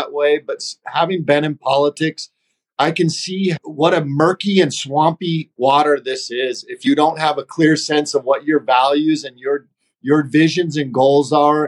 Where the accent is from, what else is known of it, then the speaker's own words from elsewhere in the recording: Hawaii, United States; also born or lived in Philippines / Panama / Argentina; I was raised in, born and raised in Hawaii, lived in the Philippines, lived in Panama, lived in Argentina.